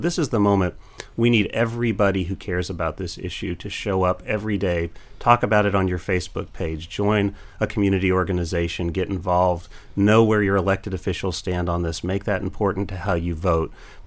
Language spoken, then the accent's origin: English; South Carolina, United States; born into families in Mississippi or my home state of South Carolina